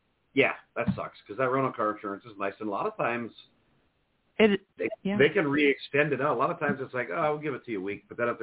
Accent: Duluth, Minnesota, United States; also born or lived in California; now in Virginia Beach, United States; I was raised in Duluth. I was born in California.

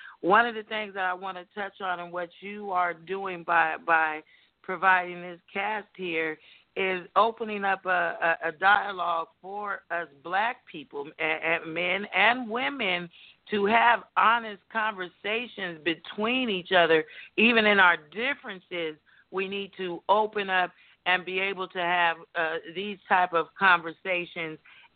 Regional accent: Hanford, California, United States; yeah, I'm from Hanford, California. Been born, not born here, but raised here all my life. I've gone to school, from kindergarten through high school

